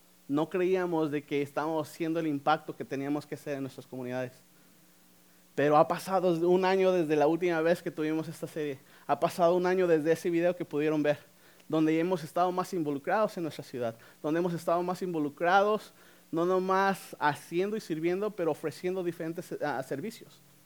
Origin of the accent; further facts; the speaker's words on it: León, Guanajuato, Mexico; now in Tijuana, Mexico; Yo personalmente no soy de Tijuana, yo soy de León, Guanajuato.